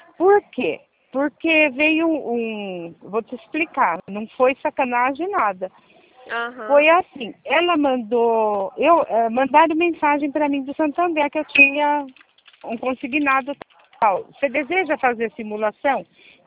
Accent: Jundiaí, São Paulo, Brazil; Eu sou de Jundiaí.

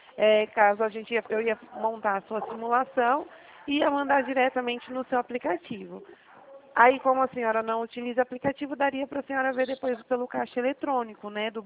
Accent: São Paulo, Brazil; Eu sou de São Paulo.

